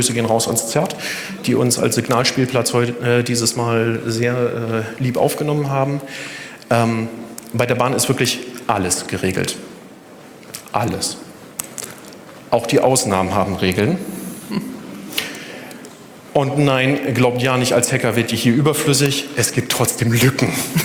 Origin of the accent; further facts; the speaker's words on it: Bubenreuth, Bavaria, Germany; Ich bin in Erlangen groß geworden, beziehungsweise in Bubenreuth, knapp daneben, Einfahrt zu Erlangen.